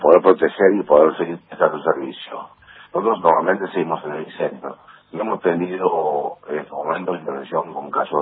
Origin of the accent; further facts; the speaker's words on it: La Boca, Buenos Aires, Argentina; Yo nací, me crié en La Boca